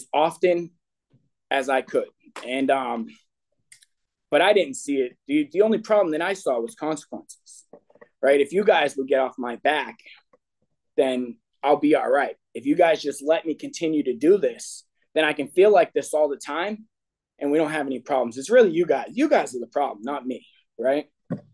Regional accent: Boston, Massachusetts, United States; So as you can probably hear, this isn't a Virginia accent. I grew up in Boston, and I had a pretty good childhood.

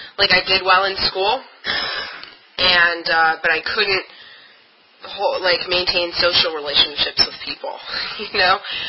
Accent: Washington, District of Columbia, United States; And I'm a born and raised Washingtonian. I grew up on Capitol Hill.

